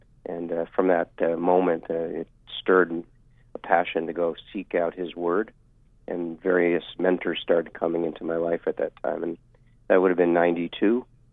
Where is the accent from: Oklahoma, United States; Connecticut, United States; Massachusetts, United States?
Connecticut, United States; also born or lived in Philadelphia / Pennsylvania; now in Hawaii, United States; I grew up in Connecticut and then in the high school years near Philadelphia, then back to New England for college, and after medical school back to Pennsylvania until God brought me here to Hawaii these last 4 years.